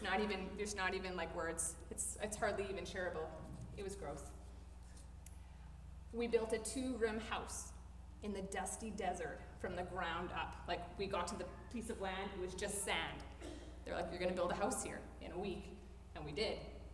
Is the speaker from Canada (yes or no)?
yes; Edmonton, Alberta, Canada; also one in downtown Edmonton, which was my hometown.